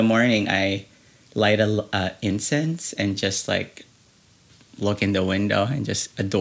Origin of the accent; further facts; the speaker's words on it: Philippines; my childhood growing up in the Philippines. I have a little farm, so a little like growing up in a little country.